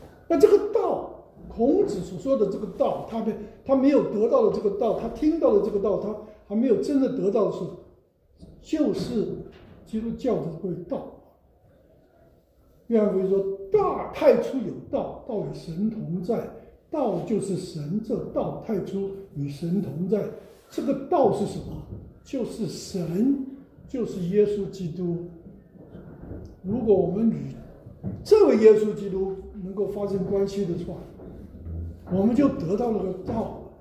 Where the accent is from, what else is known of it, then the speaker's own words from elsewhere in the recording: China; 我们中国人人文主义兴盛之后，就把这个思想就没有啊